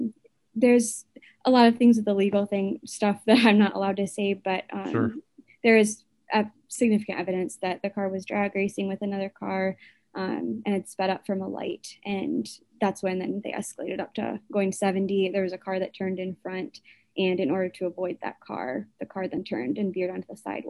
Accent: Michigan, United States; So we're from Michigan, and so obviously it's a little drive away, because in Ohio, Cedarville is.

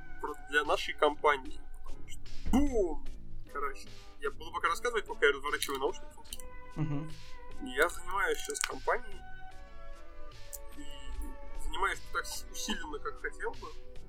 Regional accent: Astrakhan, Astrakhan Oblast, Russia; Я как коренной астраханец, сейчас вам все скажу.

